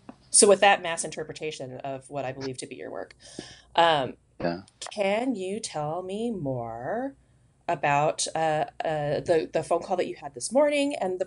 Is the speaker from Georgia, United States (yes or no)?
no; Anaheim, California, United States; Yeah, and it didn't for me because I was from Anaheim.